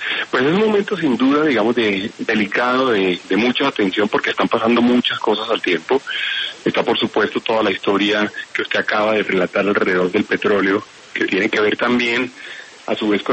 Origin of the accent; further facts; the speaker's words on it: Colombia; Economías como la colombiana son vulnerables a ese tema, son vulnerables porque nosotros somos exportadores de petróleo